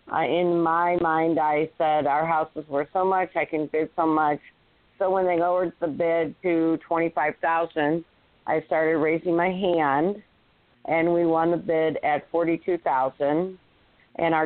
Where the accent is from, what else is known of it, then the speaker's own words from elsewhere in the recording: Chicago, Illinois, United States; I grew up in Chicago, Illinois, on the north side. I went to college in Greenville, Illinois, and never ended up going back to Chicago.